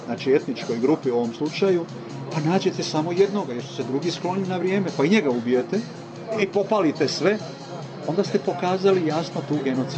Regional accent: Croatia; iz Hrvatske smo veoma, veoma ogorčeni, povređeni sa onom sramotnom presudom žalbenog vijeća

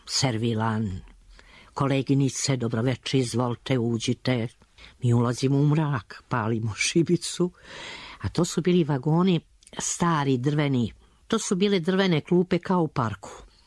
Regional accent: Belgrade, Serbia; Odakle ste, rođene Beograđanke, tu živimo

